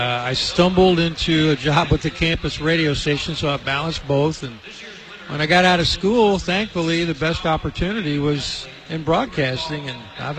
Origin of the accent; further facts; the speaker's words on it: Kentucky, United States; And it wasn't bad at Freedom Hall. I mean, that's my hometown.